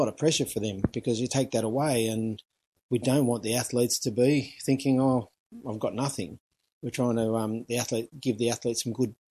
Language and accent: English; Bexley, New South Wales, Australia; born there; My father went to La Trun and they came out here in 1967, settled in Bexley, and I was born in 69.